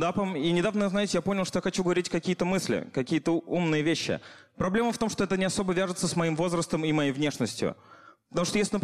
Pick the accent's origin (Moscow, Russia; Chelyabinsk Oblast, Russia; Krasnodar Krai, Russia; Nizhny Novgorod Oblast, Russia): Nizhny Novgorod Oblast, Russia; Nizhny Novgorod; И я из Нижнего Новгорода, и недавно у меня появилась квартира в Нижнем